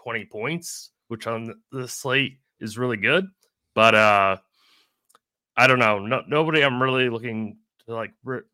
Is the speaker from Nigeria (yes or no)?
no; Maine, United States; I'm from Maine, yeah.